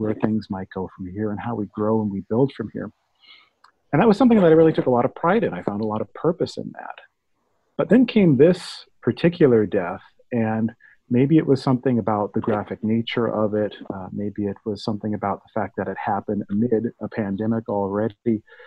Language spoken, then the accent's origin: English; Los Angeles, California, United States; I grew up in West Los Angeles and race wasn't really a topic that we talked about there. I grew up as a mixed kid.